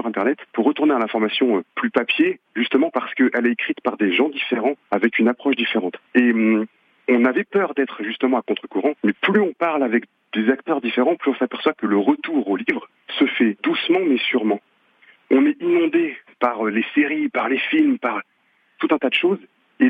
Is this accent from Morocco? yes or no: no; Strasbourg, Grand Est, France; avec la ville de Strasbourg, parce qu'on est strasbourgeois.